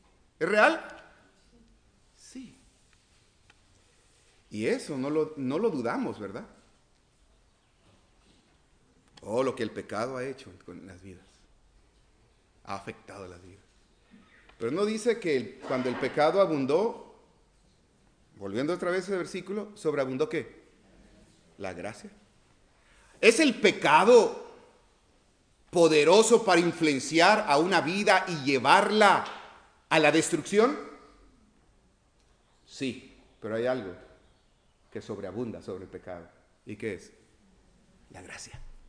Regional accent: Tabasco, Mexico; now in Tijuana, Mexico; Entonces, pero yo también soy tabasqueño. Yo tengo 30 años acá en Tijuana, ¿verdad?

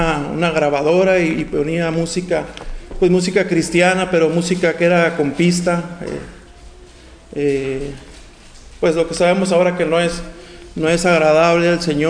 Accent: Sinaloa, Mexico; Yo nací en un hogar cristiano. Somos nosotros de Sinaloa.

